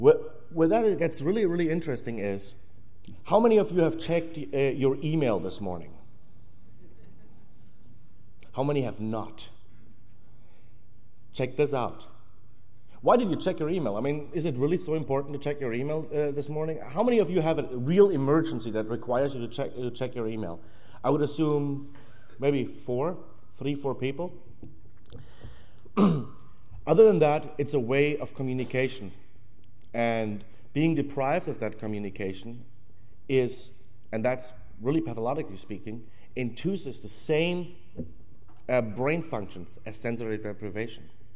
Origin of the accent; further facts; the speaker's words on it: Germany; English is a second language; moved away; I'm from Germany originally.